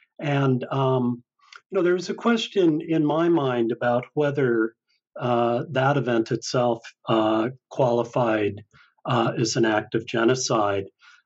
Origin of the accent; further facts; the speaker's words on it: Salt Lake City, Utah, United States; I grew up in Salt Lake City, Utah, and did my undergraduate work at the University of Utah in English.